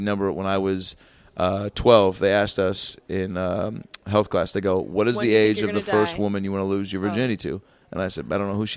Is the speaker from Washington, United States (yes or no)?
yes; Seattle, Washington, United States; Because I come in town a lot to Seattle, and it's all a lot of time with the nieces and my sis. I'm from Seattle.